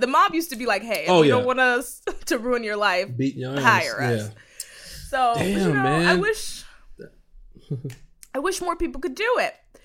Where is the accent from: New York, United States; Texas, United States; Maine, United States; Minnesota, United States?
New York, United States; accent: New York; now my New York accent gonna come out.